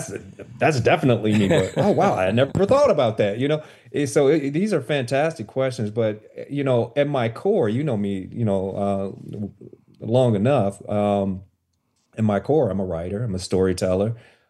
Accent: Chicago, Illinois, United States; You know, but I'm from Chicago, and actually, I'm from Chicago, and this is essentially, you know, at the University of North Carolina.

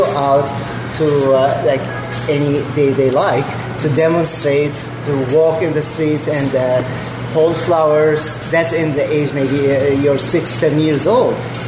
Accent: Damascus, Damascus Governorate, Syria; moved away as an adult; now in North Carolina, United States; I'm originally a Kurd. I was born in Syria. I lived most of my life in Damascus. I immigrated to the U.S. In 2004, and I've been living in North Carolina since then.

